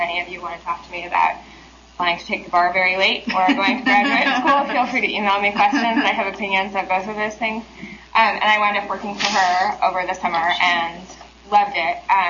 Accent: New York City, New York, United States; I speak very fast because I'm from New York City, so I'm going to try and slow down.

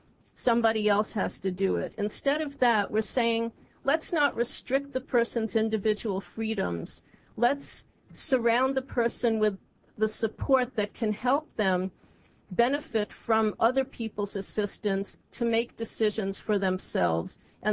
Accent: United States; I feel as an American, this convention is an opportunity for us.

